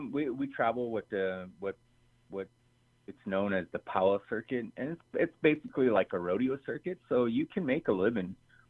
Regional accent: Wyoming, United States; also born or lived in Rapid City; I was born in Rapid City, South Dakota, but we moved there to Wyoming when I was just a youngster, and went to school at Wyoming Indian, and then transferred over to St. Stephen's

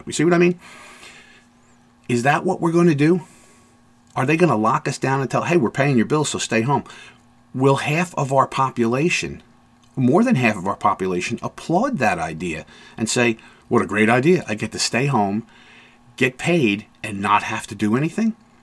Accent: United States; born there; I am very grateful that I was born here in America.

